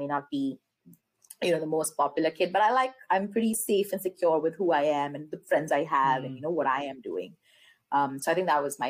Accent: South India, India; I've come to Delhi every summer since I was a little child. I never really, and I'm coming from the South, I used to never really feel safe in Delhi.

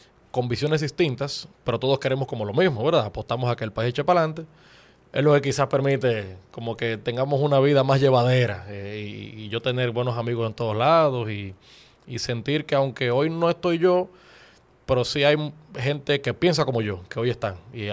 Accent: Dominican Republic; No era que yo era indiferente de lo que pasaba en mi país.

